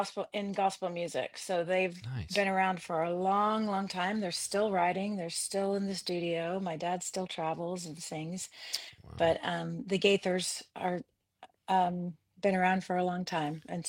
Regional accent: Indiana, United States; also born or lived in Chicago; now in New York, United States; I'm from the Midwest, grew up in Indiana, and I taught at DePaul University for a long time.

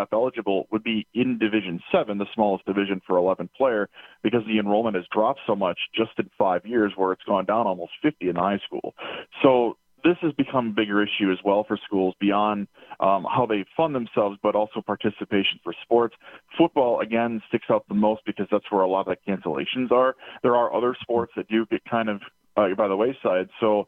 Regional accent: Cadott, Wisconsin, United States; my hometown of Cadott in Northwestern Wisconsin was one of the first schools to kind of do this.

